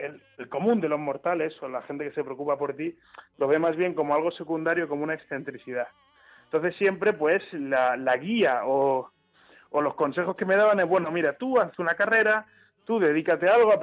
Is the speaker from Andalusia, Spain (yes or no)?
yes; Málaga, Andalusia, Spain; efectivamente soy malagueño, nací en Málaga y viví allí los primeros 15 años de mi vida y luego la época universitaria y mis primeros años de trabajo. O sea, la mayor parte de mi vida ha estado en Málaga